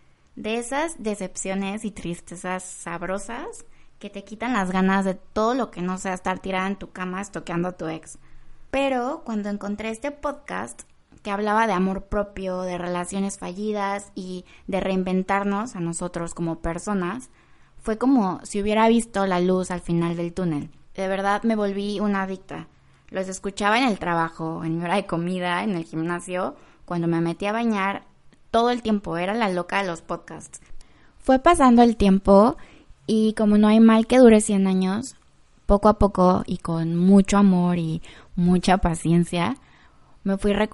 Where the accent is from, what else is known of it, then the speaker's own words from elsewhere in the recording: Acapulco, Guerrero, Mexico; Soy de México, específicamente de Acapulco, el lugar de playas bellísimas y la fiesta eterna.